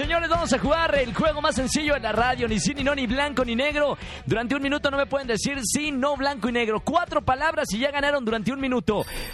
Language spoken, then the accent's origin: Spanish; Mexico; Así somos los mexicanos